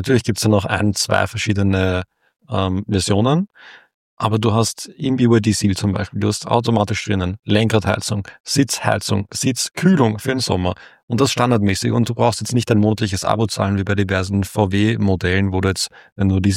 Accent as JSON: {"language": "German", "country": "Austria", "said": "Ja, nein, wir haben leider keine, weil unser Stadtrat Hanke damals leider sich für eine andere Technologie"}